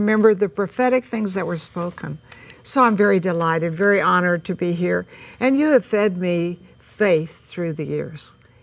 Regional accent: Texas, United States; So I'm from Texas. I'm a Texan. My mother always canned in the summertime.

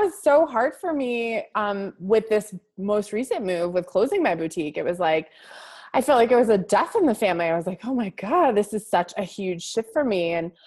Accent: Northeast, United States; I grew up in the Northeast, which is very puritanical.

